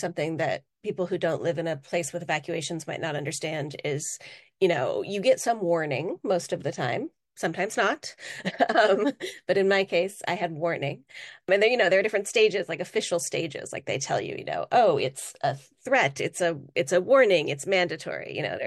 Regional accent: Santa Cruz, California, United States; my hometown, which is Santa Cruz, California, which is about 3 hours south of where I live. And that had always been, our go-to place. It feels like a very safe place for me. I grew up there. It's a very sort of wonderful town.

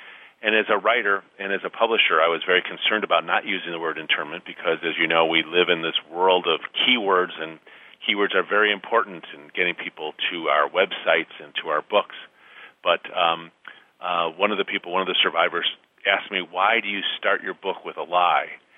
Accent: Midwest, United States; I grew up in the Midwest, and the farther you get from California, I think the less you know about the incarceration.

